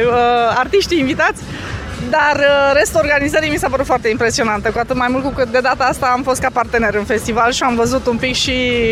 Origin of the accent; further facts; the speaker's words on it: Cluj-Napoca, Cluj County, Romania; Da, sunt din Cluj. Locuiesc chiar aici, lângă Cluj Arena.